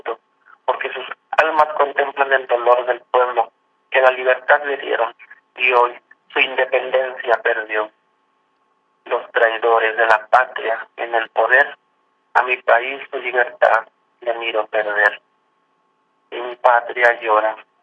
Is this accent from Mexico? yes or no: yes; Guerrero, Mexico; principalmente siendo guerrerense. Hay muchos guerrerenses que quisieran tener la oportunidad de levantar la voz